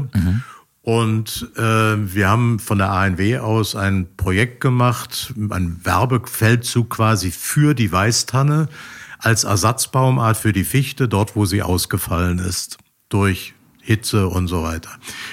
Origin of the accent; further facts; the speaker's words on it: Baden-Württemberg, Germany; born there; accent: Baden dialect; Ich komme gebürtig aus dem Schwarzwald. Ich kann auch noch ein wenig Badeschwätzet, wenn ihr wollt.